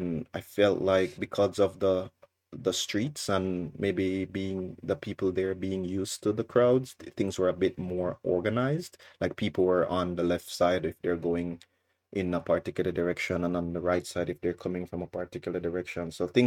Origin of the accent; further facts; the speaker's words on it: Jamaica; Anytime I tell people that I'm from Jamaica, people always get so excited